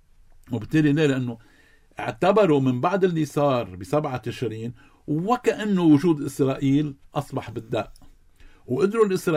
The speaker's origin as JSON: {"language": "Arabic", "country": "Lebanon", "said": "هل إحنا كلبنانيين شو مصلحتنا؟"}